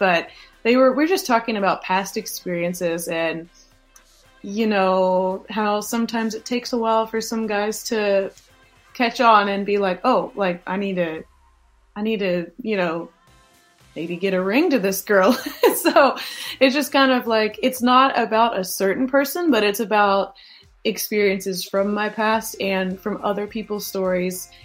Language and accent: English; Louisville, Kentucky, United States; I came from Northern Kentucky. I grew up in Louisville. I went to college in Northern Kentucky University.